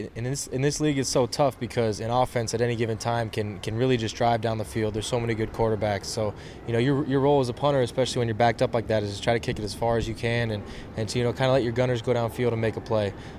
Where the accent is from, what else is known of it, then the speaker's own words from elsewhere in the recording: Orlando, Florida, United States; And I just couldn't leave Florida. Yeah, I'm a homebody. I'm from Orlando, like you said.